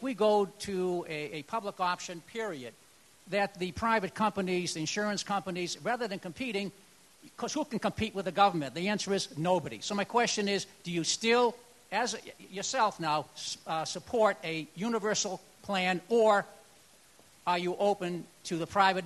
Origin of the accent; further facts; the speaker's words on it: Ogunquit, Maine, United States; also born or lived in Bonita Springs, Florida; I'm from Ogunquit, Maine, and also Bonita Springs, Florida.